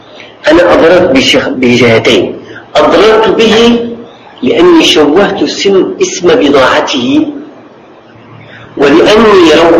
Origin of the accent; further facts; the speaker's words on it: Damascus, Damascus Governorate, Syria; عندنا في سوريا في دمشق